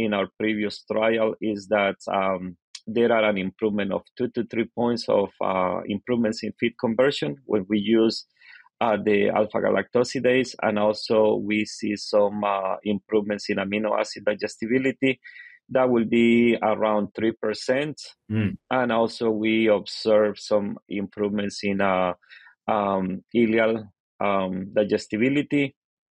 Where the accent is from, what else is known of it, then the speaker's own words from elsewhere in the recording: Honduras; English is a second language; moved away as an adult; now in United States; Well, I am from Honduras